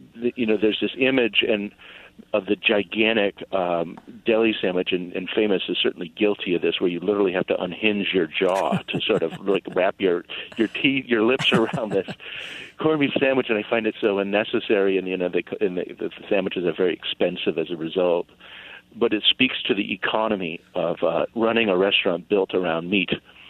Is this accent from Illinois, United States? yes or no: no; Detroit, Michigan, United States; I mean, I think back at to the deli I grew up with in Detroit